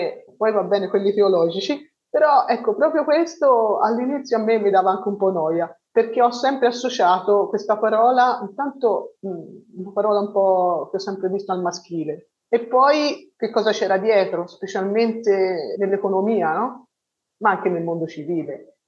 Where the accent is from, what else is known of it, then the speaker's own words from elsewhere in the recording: Florence, Tuscany, Italy; Io sono di Firenze, sono nata a Firenze e vivo a Firenze.